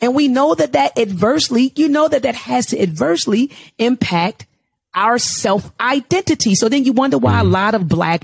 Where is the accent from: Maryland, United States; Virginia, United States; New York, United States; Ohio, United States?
Maryland, United States; Baltimore County; born and raised in Baltimore, actually Baltimore County, born and raised in Baltimore County.